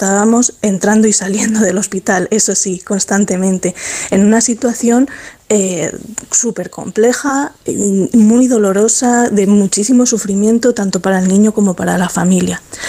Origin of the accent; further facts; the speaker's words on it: Madrid, Community of Madrid, Spain; en nuestro caso somos de los privilegiados, somos de Madrid